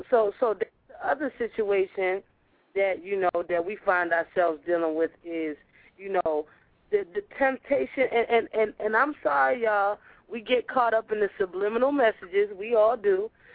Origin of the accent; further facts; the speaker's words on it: Nigeria; because I'm Nigerian